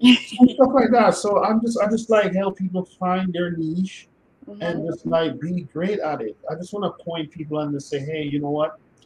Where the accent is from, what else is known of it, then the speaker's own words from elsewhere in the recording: Clarendon, Jamaica; My whole life story, growing up in Clarendon, is a big part of me.